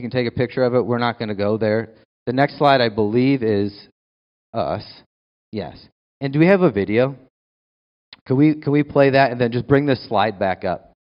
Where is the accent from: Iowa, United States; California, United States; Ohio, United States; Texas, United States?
Iowa, United States; Dubuque; an hour and a half away from where I grew up in Dubuque. So this picture is actually taken in Dubuque.